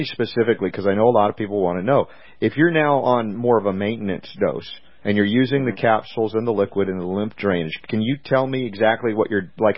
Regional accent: United States; which is, you know, upsetting to me as an American.

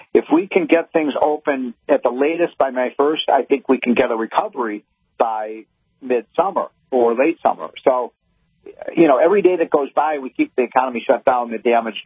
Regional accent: Illinois, United States; or even where I grew up in Illinois outside of the Chicago area

